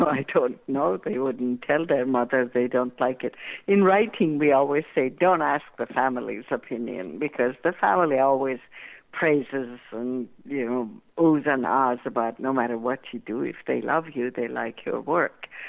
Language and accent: English; Iran; I happen to be born and raised in Iran